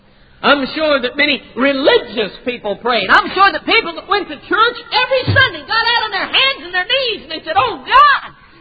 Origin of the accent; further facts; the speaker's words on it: Colorado, United States; it was interesting that out in my home state of Colorado this last winter